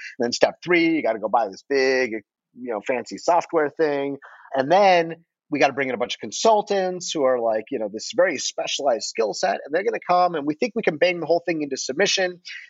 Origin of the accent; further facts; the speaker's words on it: Detroit, Michigan, United States; I am from Detroit originally, and Detroit's the automobile, you know, we would say the automobile capital of the world, right?